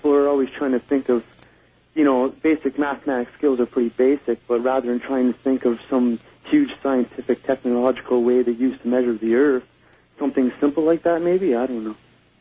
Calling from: Oshawa, Ontario, Canada; I'm calling from Oshawa, Ontario, Canada.

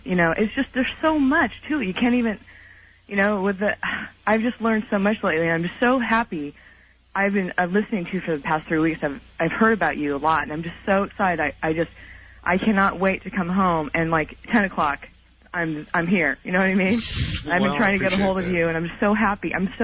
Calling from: California, United States; I'm calling from California.

